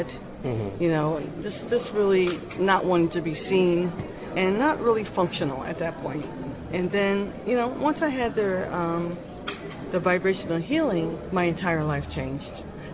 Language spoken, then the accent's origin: English; Philadelphia, Pennsylvania, United States; And I didn't like D.C., so I decided to come back to Philly because I'm from Philly.